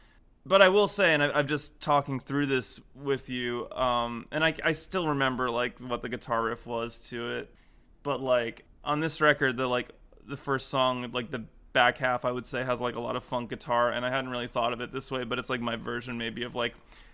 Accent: New York, United States; I grew up in Westchester, New York.

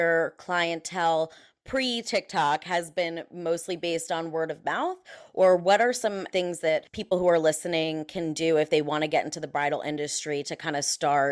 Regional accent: New York, United States; because like I'm Italian, like I'm from New York, like tough love

